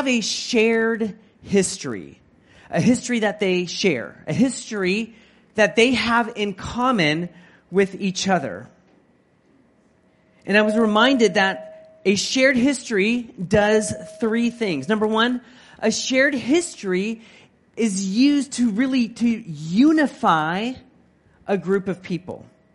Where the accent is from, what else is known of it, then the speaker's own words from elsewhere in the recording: United States; I am from America. America has a very short history compared to a lot of the countries in Asia.